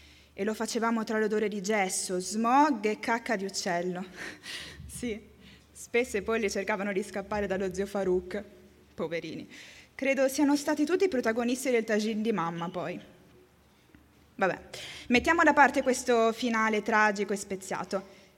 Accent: Beni Mellal, Béni Mellal-Khénifra, Morocco; Sì, sono marocchino, di Beni Mellal. Conosci? Vabbè, tranquilla, non è una città famosa. Sicuramente non è una delle più belle del Marocco, ma per me ovviamente è speciale. È casa.

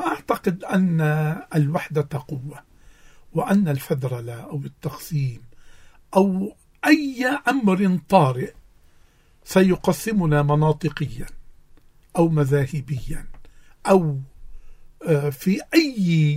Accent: Lebanon; ليس لمصلحتي كلبناني

